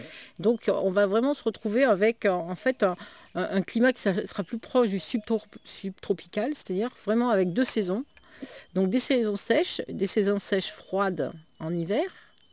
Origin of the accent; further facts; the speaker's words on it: Occitanie, France; un réchauffement qui est prévu de en gros plus 4 à plus 5 degrés chez nous en Cévennes